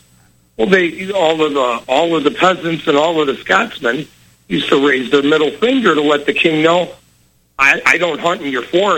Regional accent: Chicago, Illinois, United States; I said, I'm from Chicago. I said, you ever listen to the news? I said, that's the town where somebody gets shot just about every hour of every day. I said, that's the town I live in.

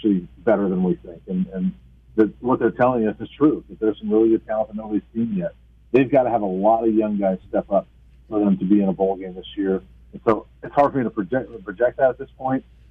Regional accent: Colorado, United States; But again, coming from here, growing up in Colorado, I love the local games.

